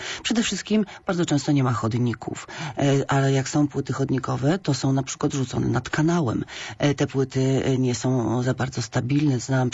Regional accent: Kraków, Lesser Poland, Poland; urodziłam się w Krakowie, jestem starą krakuską. Już starą.

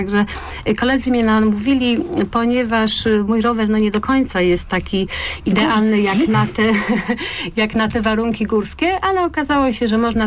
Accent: Śrem, Greater Poland Voivodeship, Poland; ponieważ jestem ze Śremu.

